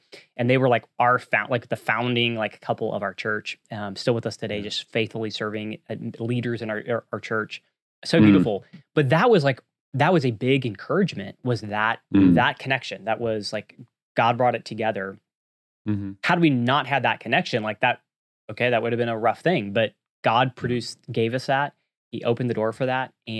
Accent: Texas, United States; I had never actually been to San Antonio. I grew up in North Texas

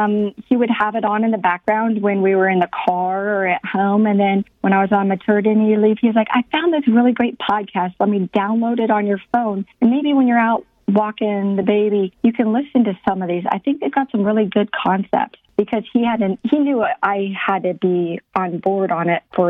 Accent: Midwest, United States; I grew up in the Midwest with definitely traditional Midwest family values

